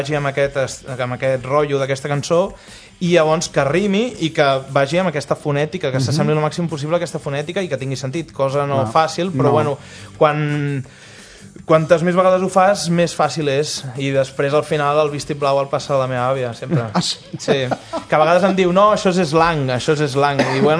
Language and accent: Catalan; Centelles, Catalonia, Spain; nosaltres som de Centelles, però jo per exemple treballo a Barcelona, llavors clar, estic durant la setmana allà